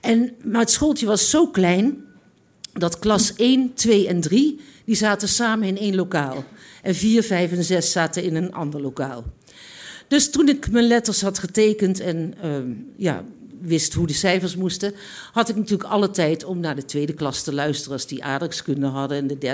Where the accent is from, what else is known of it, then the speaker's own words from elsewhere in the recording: North Brabant, Netherlands; Ik kom uit een heel klein dorpje in Brabant.